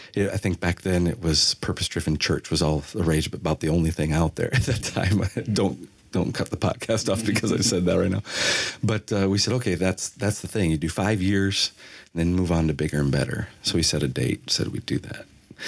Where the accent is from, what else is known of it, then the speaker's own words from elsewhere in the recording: United States; now in Italy; Yes, obviously grew up in the States.